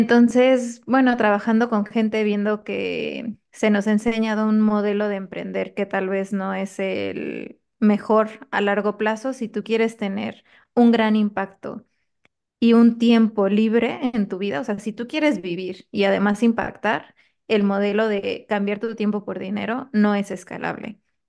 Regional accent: Mexico; yo por mi parte pues soy mexicana, me encanta la comida, amo el mar.

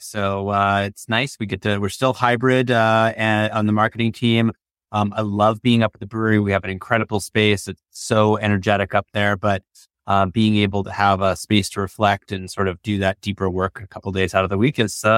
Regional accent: California, United States; now in Maine, United States; I'm from Southern California. So this whole thing feels like a grand adventure to me.

